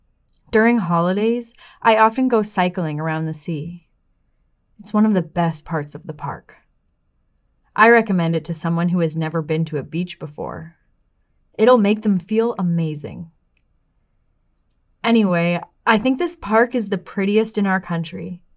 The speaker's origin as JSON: {"language": "English", "town": "Weihai", "region": "Shandong", "country": "China", "tie": "born or raised there", "second_language": "English", "said": "I'd like to talk about the seaside park in my hometown, Weihai. Many people think Weihai is one of the most beautiful and attractive cities in China."}